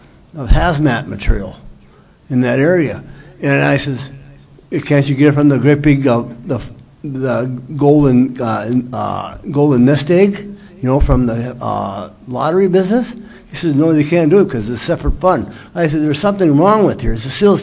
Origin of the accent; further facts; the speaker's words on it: Duluth, Minnesota, United States; from Duluth here. I'm just a same old taxpayer and a truck driver